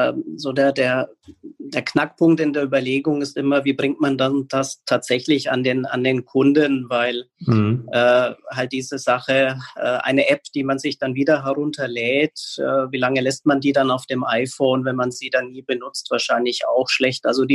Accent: Bavaria, Germany; obwohl ich ja als Franke ein bisschen eher pessimistisch bin

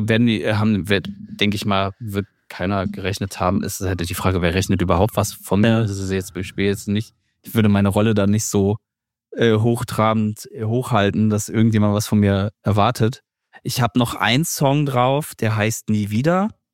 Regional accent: Berlin, Germany; so wie ich halt aufgewachsen bin in Neukölln

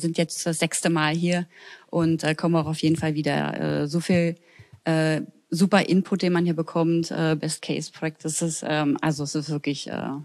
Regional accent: Germany; first language German; weil meine Kollegin und ich, wir kamen beide aus Deutschland, das ist unsere Muttersprache, war natürlich relativ einfach.

